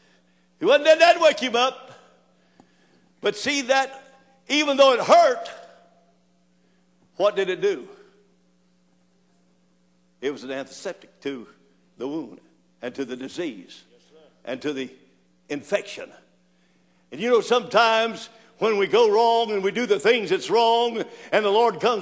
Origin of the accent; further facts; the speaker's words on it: Florida, United States; Growing up in Florida, trying to camouflage it with orange juice, it just didn't work.